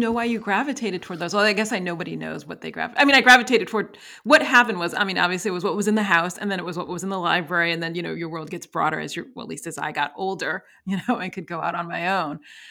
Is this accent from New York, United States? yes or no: yes; Brooklyn, New York, United States; now in California, United States; so I grew up in Brooklyn, New York, but my father always wanted to live in California